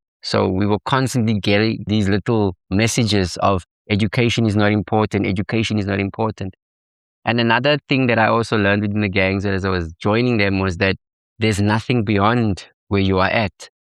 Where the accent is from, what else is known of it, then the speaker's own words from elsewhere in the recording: Cape Town, Western Cape, South Africa; I grew up, I was born and bred in Cape Town, yeah, on the Cape Flats.